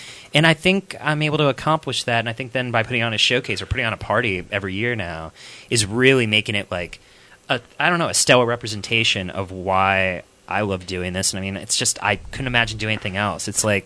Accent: Virginia, United States; now in Richmond, United States; I came here for VCU. I grew up in Northern Virginia, and then I moved here because I heard the music scene was incredible.

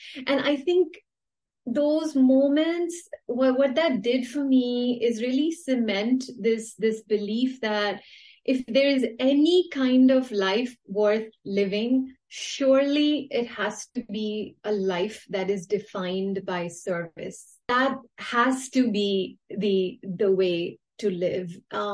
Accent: India; So growing up, as all Indian parents encourage us, my parents would also always tell me, work hard and you should be disciplined.

